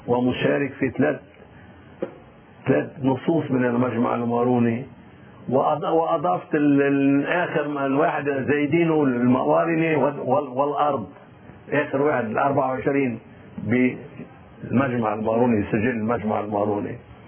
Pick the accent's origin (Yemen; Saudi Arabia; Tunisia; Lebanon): Lebanon; عن نحن كلبنانيين وكمسيحيين.